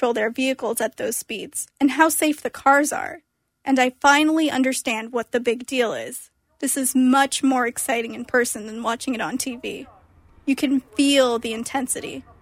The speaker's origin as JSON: {"language": "English", "town": "New York City", "region": "New York", "country": "United States", "tie": "born or raised there", "said": "I grew up in New York City watching NASCAR and Indy races, but it wasn't because I wanted to."}